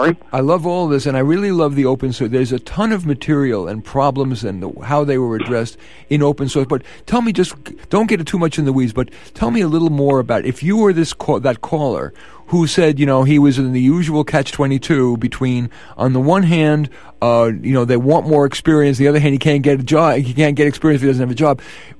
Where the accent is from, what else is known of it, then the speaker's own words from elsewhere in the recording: Bronx, New York, United States; How was my Southern accent? Bronx.